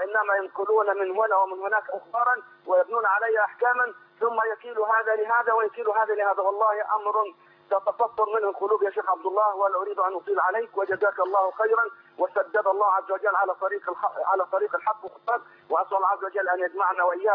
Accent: Egypt; now in Saudi Arabia; أنا مصري مقيم في السعودية

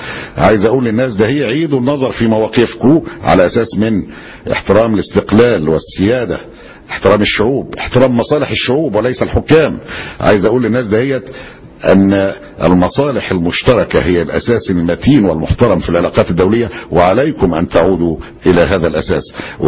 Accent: Egypt; أنا كمواطن مصري

